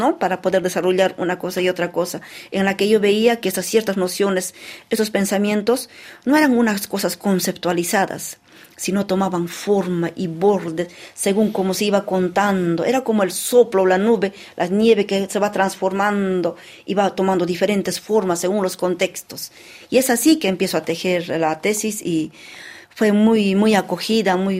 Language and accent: Spanish; Cusco, Peru; Y esa es alegría para mi pueblo, para la cultura cana, para los quechos de allá.